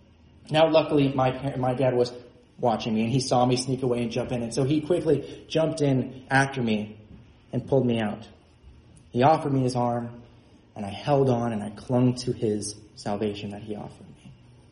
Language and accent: English; California, United States; Now, growing up in California, I spent much of my childhood at a pool.